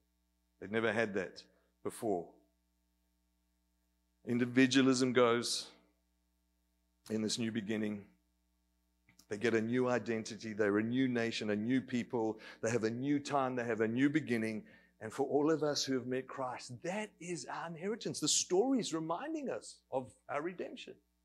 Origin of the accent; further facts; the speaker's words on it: Australia; I'm an Aussie